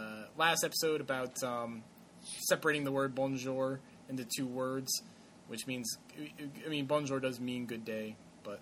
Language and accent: English; Nicaragua; I don't think less of anyone because I'm from Nicaragua.